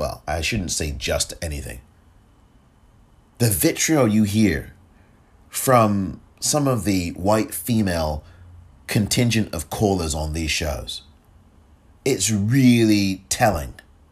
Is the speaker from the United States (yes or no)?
no; England, United Kingdom; And I'm from England, born there, grew up there, raised there.